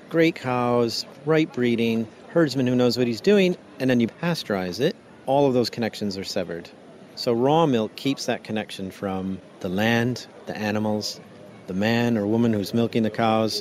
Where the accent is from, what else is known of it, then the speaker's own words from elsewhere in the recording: United States; now in Netherlands; I started cheesemaking as an American living in Holland, making Greek cheese for a Turk.